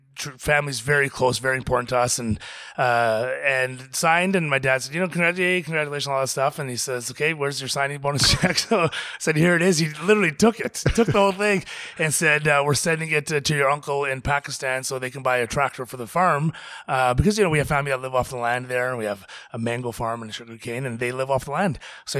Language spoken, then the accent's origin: English; Canada; I'm sitting here as a Canadian kid, Simon Fraser University, only brown kid, Punjabi kid on the team.